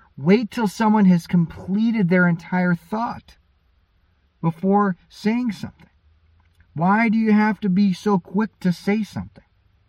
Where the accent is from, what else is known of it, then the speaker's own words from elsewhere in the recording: United States; I'm from America, so I'm talking about my experience here.